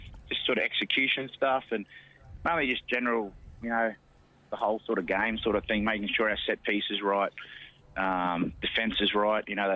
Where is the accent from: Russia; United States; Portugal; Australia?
Australia; Queensland; also born or lived in Narromine; was born out there in Narromine, but we moved sort of there when I was pretty young, so still got a bit of family in that out there. But, we moved to Queensland. I grew up in Queensland there